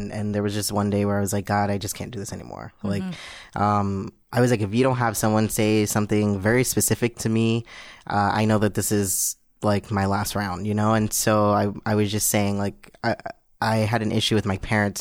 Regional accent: Brooklyn, New York, United States; My pronouns are he and him, and I am from Brooklyn, New York.

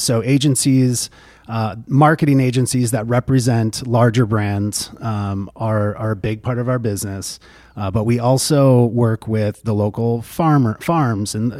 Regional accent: Traverse City, Michigan, United States; also born or lived in Utah / Oregon / California; about 10 years out west, Utah, Oregon, California, working in the outdoor industry, I moved back to my hometown here, Traverse City.

